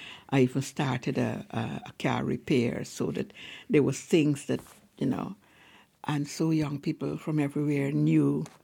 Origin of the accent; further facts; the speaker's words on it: Guyana; now in Lewisham, United Kingdom; I said, I was born and brought up in British Guiana.